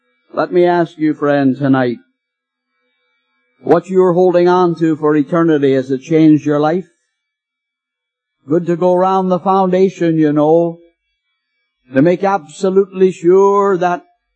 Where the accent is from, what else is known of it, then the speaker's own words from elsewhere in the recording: Nova Scotia, Canada; born there; Now I'm a blue nose. I was born in Nova Scotia.